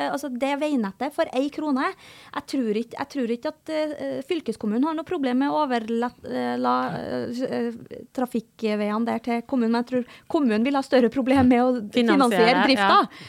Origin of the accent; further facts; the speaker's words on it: Verdal, Trøndelag, Norway; Jeg kommer jo fra Verdalen.